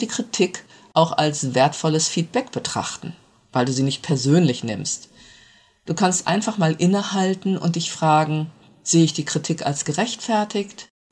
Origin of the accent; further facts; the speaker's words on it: North Rhine-Westphalia, Germany; moved away as an adult; als ich mit Anfang 20 nach Mainz gezogen bin aus dem Ruhrgebiet